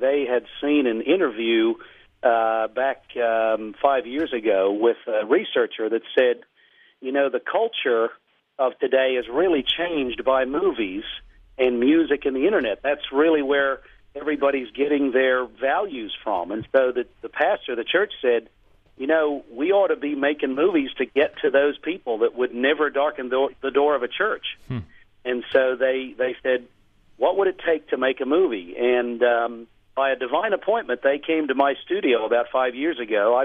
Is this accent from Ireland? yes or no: no; Australia; now in United States; Yes, but I'm still an Aussie.